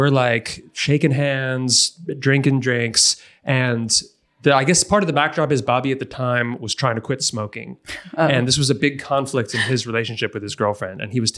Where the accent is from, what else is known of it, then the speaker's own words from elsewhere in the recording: New Jersey, United States; I'm from New Jersey. I'm an Aquarius.